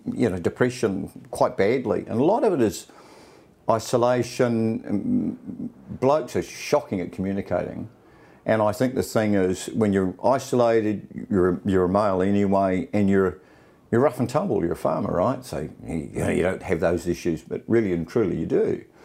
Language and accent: English; Australia; born there; I was born in Australia in the early 70s. That's my mother. I was raised by a solo mum.